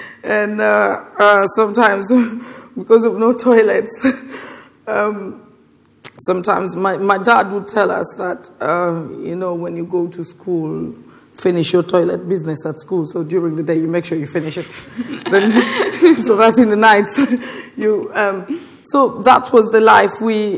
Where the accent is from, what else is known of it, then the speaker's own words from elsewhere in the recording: Uganda; now in London, United Kingdom; Yes, I'm from Uganda, but I live in London.